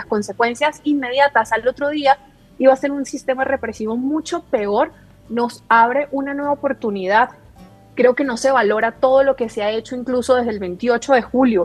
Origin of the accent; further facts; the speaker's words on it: Venezuela; Pero lo que sí tenemos claro como venezolanas es, uno, creo que es muy complicado y muy complejo para nosotros